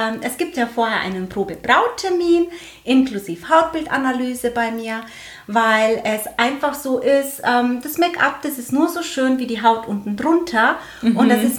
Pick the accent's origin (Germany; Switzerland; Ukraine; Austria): Germany; Höchstadt, Bavaria; ich komme aus Höchstadt